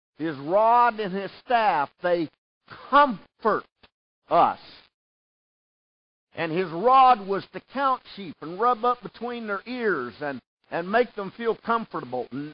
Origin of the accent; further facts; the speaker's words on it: Texas, United States; Yeah, I'm from Texas.